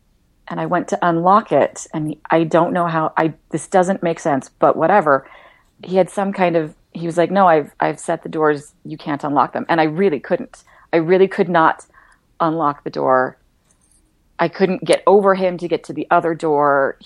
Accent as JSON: {"language": "English", "town": "Provo", "region": "Utah", "country": "United States", "tie": "born or raised there", "said": "I mean, I grew up in Provo, and going to BYU felt a lot like high school part two that first year"}